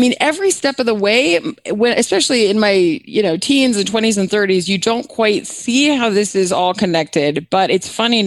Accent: Annandale, Virginia, United States; born there; So I was born in Annandale, Virginia, and my dad was an attorney.

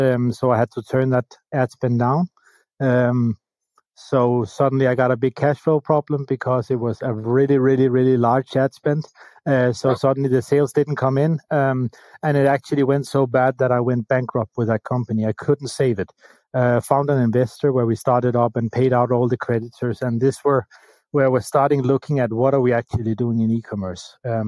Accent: Copenhagen, Capital Region of Denmark, Denmark; I'm the CEO and founder of Profit Metrics. I'm from Copenhagen, Denmark.

